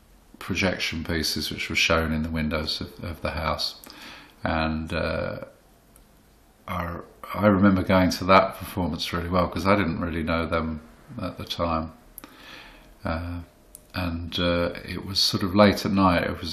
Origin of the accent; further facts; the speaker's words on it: Walthamstow, London, United Kingdom; Yeah, I'm from Walthamstow. Yeah, I was born in Walthamstow, so I haven't got very far. Yeah, East London, born and bred, never left. I've never lived. I mean, furthest away I've ever lived was North Chingford.